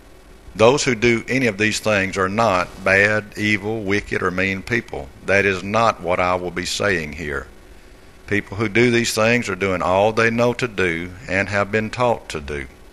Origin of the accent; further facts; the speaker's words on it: Mississippi, United States; moved away as an adult; I was born on Christmas Day, 1952, and grew up in rural Mississippi.